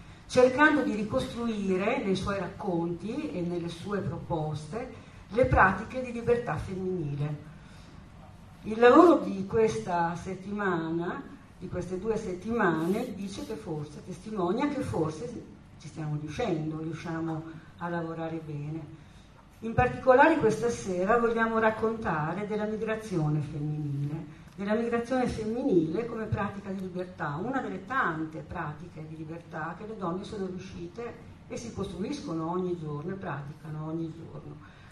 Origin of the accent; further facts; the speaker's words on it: Modena, Emilia-Romagna, Italy; Io sono un modenese da più di due generazioni, ma devo dire che quando oggi guardo la mia città e giro per la mia città, mi sento a volte straniera